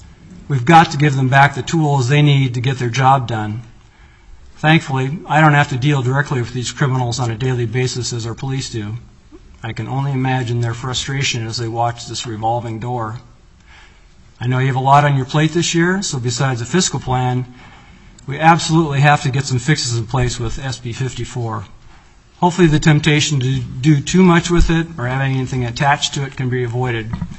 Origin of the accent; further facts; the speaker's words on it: Juneau, Alaska, United States; I grew up in Juneau, a retail family, and been active in the business for over 30 years.